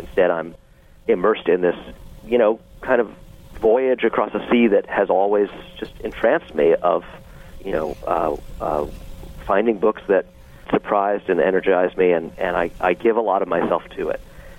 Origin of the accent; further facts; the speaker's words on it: Brooklyn, New York, United States; comic books and politics and, growing up in Brooklyn.